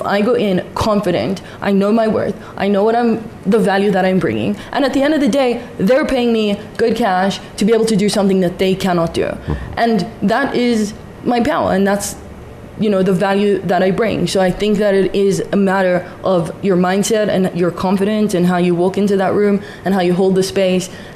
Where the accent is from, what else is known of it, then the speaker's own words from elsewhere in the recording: South Africa; growing up in the diaspora, growing up in South Africa, I was never exposed to the true crux and essence of Judaism